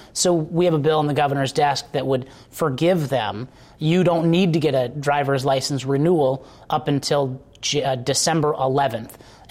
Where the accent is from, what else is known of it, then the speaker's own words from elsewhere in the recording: Michigan, United States; But the more I looked back at my hometown and the challenges that we were having, I realized that I had an opportunity to help. I saw the people that were my friends graduating from high school, they kept leaving the UP.